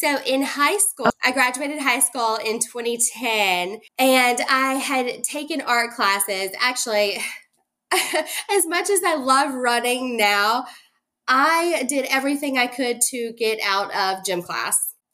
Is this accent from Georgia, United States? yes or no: yes; Savannah, Georgia, United States; even though I grew up in Savannah, in like a huge art-based town and city